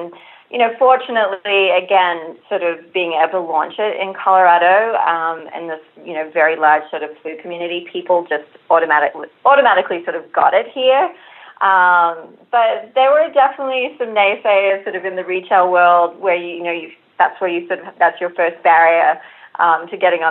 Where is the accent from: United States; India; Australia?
Australia; Queensland; which is in the southeastern part of Queensland, my home state.